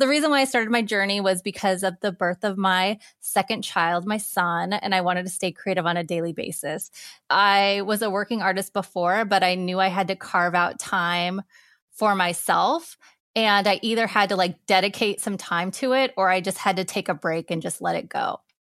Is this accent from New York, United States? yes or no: no; Portland, Oregon, United States; And I'm from Portland, Oregon. I grew up in the burbs.